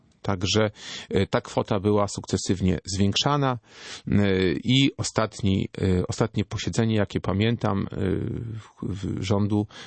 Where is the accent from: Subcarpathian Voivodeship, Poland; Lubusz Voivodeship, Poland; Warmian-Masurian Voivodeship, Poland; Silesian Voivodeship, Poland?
Subcarpathian Voivodeship, Poland; Nisko; sam się urodziłem również w Nisku. Jestem Niżaninem, podobnie jak nasza radiosłuchaczka.